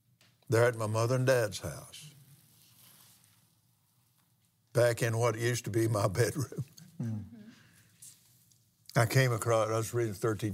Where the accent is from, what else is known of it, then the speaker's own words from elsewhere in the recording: Fort Worth, Texas, United States; I don't want to do that. And because it's my hometown.